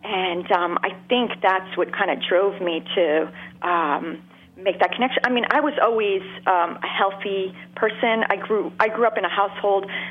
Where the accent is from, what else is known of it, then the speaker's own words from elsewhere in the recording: Montreal, Quebec, Canada; I grew up in Montreal.